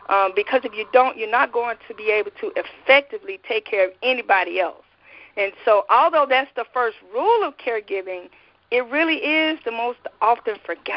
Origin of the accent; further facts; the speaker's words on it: Columbus, Mississippi, United States; born there; now in Savannah, United States; I was born in Columbus, Mississippi, so I'm a Southern girl.